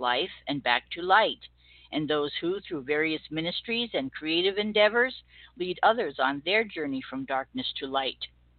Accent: Long Island, New York, United States; Well, I grew up out on the South Shore of Long Island

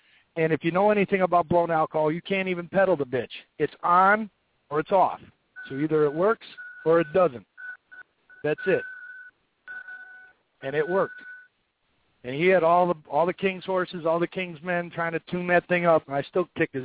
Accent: Chicago, Illinois, United States; Actually, I'm from Chicago.

